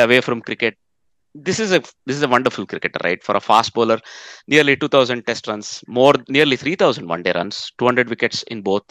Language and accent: English; Netherlands; I come from the Netherlands.